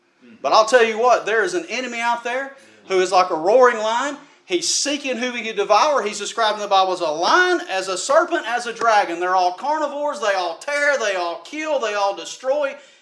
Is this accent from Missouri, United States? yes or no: no; Birmingham, Alabama, United States; when I was growing up in Birmingham, I mean, I was robbed. I had a gun put to my head before. You know, when I was in public school, I had to fight for my life in Birmingham, Alabama.